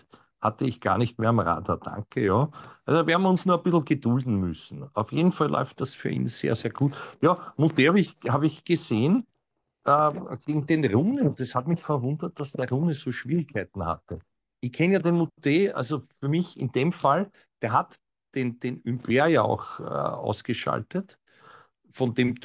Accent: Vienna, Austria; Hat dann Affetten, wie man so schön sagt, bei uns in Wien, vielleicht auch in der Steiermark.

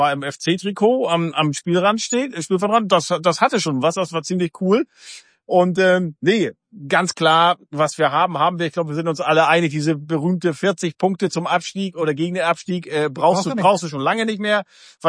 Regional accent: Northern Germany, Germany; Also sag ich als Norddeutscher zumindest.

